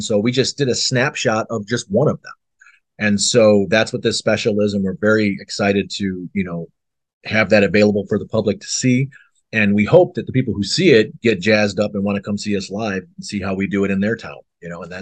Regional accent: Chicago, Illinois, United States; But so we came back through my hometown of Chicago, and we got an opportunity to just film it

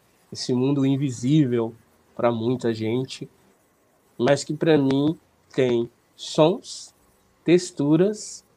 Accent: Bom Jesus, Piauí, Brazil; born there; na região onde eu nasci, que é ali no sul do estado do Piauí, próximo à minha cidade, Bom Jesus.

